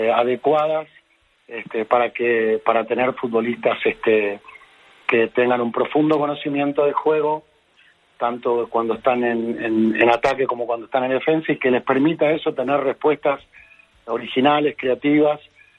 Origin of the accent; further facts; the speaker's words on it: Argentina; Entonces, tanto en mi país, en Argentina